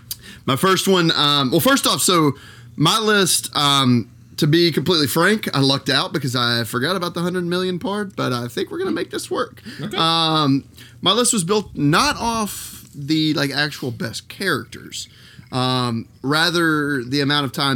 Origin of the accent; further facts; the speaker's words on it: Tennessee, United States; I'm from Tennessee, for Christ's sake.